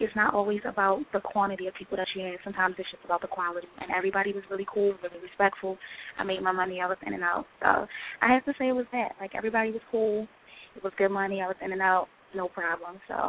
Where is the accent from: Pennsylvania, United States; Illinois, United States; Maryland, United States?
Maryland, United States; Baltimore; I'm from Baltimore, Maryland. Been dancing for 4 years.